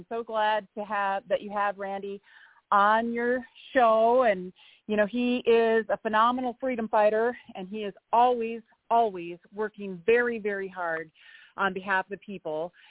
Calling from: Hamilton, Montana, United States; I'm calling you from Hamilton, Montana.

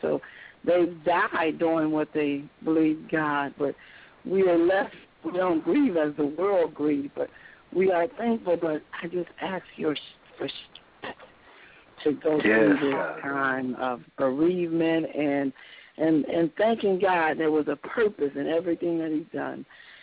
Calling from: Lansing, Michigan, United States; I bring you from Lansing, Michigan, and I just wanted to ask for a special prayer.

